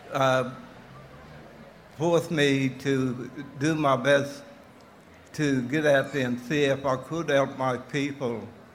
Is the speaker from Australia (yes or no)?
yes; Yarrabah, Queensland, Australia; However, we, growing up in Yarrabah, I found it like, I used to come across from Yarri to the KSI for about 3 months until my father got a job on Palmer Island.